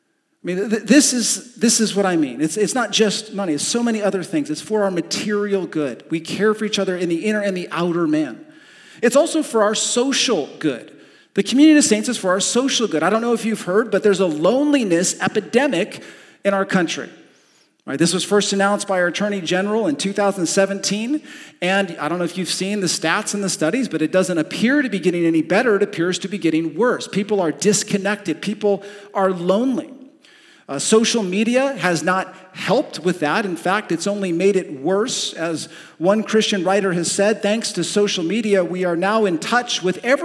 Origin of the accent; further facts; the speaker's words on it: California, United States; moved away as an adult; now in Michigan, United States; I came from California and I didn't have a shovel, let alone a snow blower